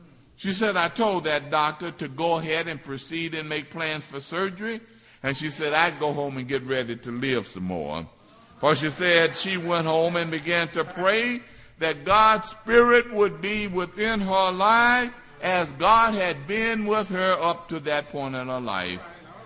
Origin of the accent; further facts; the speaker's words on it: Lexington, Kentucky, United States; I was talking to my sister the other day back in my hometown of Lexington, Kentucky.